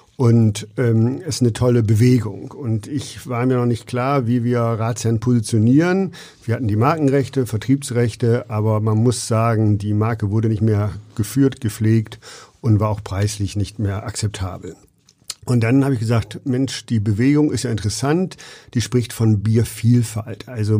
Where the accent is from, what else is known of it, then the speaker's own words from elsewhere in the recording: Wildeshausen, Lower Saxony, Germany; born there; now in Hamburg, Germany; Wir kommen aus Wildeshausen, gebürtig. Genau. Dann ging es nach Rügen mit der Expansion. Und dann sind wir so fündig geworden in Hamburg und fühlen uns da auch sehr wohl.